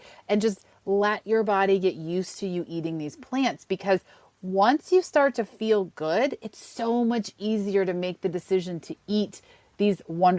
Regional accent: New York, United States; I grew up in Western New York, so the Buffalo Bills were my team

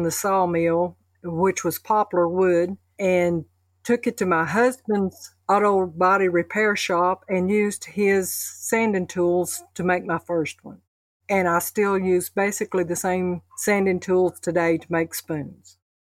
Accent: Sunbright, Tennessee, United States; from Sunbright, Tennessee, and I make wooden spoons.

